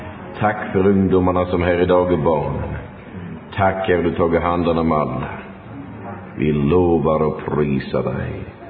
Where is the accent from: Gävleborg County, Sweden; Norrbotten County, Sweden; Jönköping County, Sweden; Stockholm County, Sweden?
Jönköping County, Sweden; Huskvarna; born there; jag var ju född här i Sverige, Huskvarna.